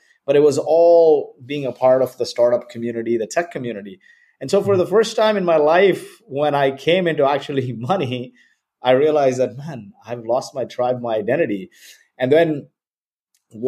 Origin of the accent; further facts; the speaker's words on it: Kuwait; I was born in Kuwait. My parents are from India.